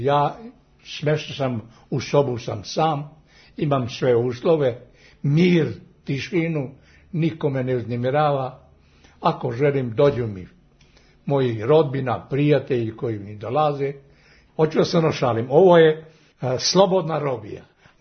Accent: Barje, Southern and Eastern Serbia, Serbia; Rodom sam iz sela Barje kao dete.

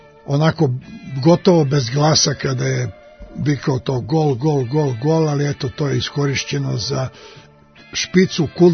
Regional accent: Zaječar, Southern and Eastern Serbia, Serbia; kad sam bio klinac u Zaječaru

